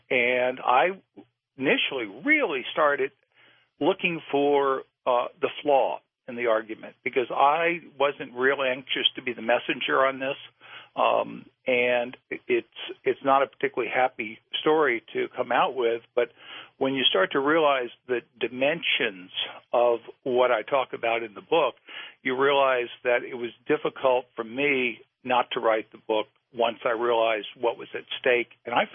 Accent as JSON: {"language": "English", "town": "New Orleans", "region": "Louisiana", "country": "United States", "tie": "born or raised there", "said": "in the 1950s and 1960s, when I grew up in New Orleans"}